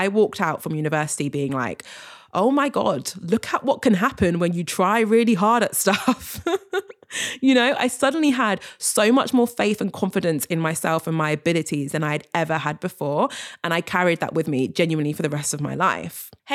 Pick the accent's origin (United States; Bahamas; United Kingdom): United Kingdom; London; She's in the big city, London, which is actually where I'm from as well. So I'm literally born and raised in London.